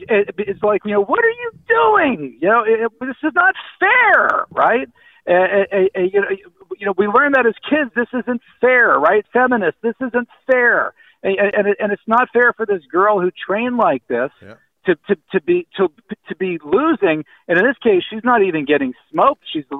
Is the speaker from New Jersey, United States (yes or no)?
no; Pennsylvania, United States; So much so that he took Drew, your home state, my home state, Pennsylvania.